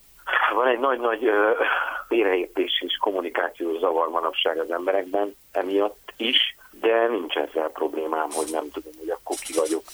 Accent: Romania; Igen, én román is vagyok, igen.

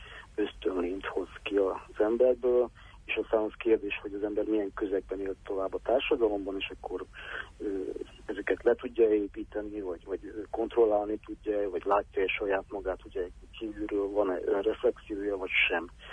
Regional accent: Serbia; én is szerbiai származású vagyok, vagy ugye balkáni

